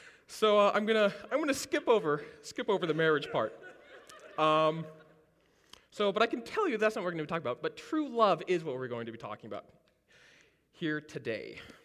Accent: Aberdeen, Washington, United States; Aberdeen.

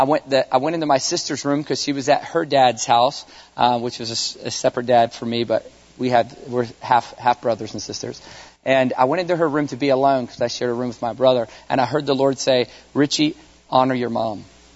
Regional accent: Newport News, Virginia, United States; I grew up in Virginia, Newport News, Virginia, in a family that my dad was a Christian

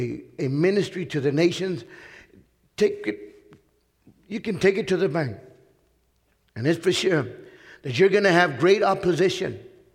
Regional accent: Lubbock, Texas, United States; And so I'm from Lubbock, Texas, a long ways from home.

